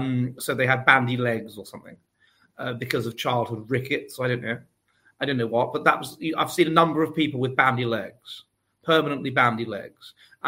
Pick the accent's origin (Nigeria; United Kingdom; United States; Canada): United Kingdom; being British and so forth